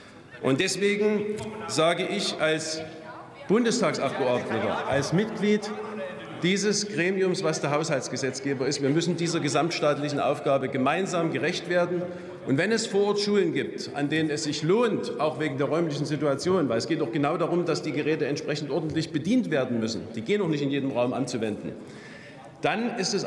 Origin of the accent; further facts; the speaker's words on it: Hohenstein-Ernstthal, Saxony, Germany; Bei uns in Sachsen funktioniert ganz gut.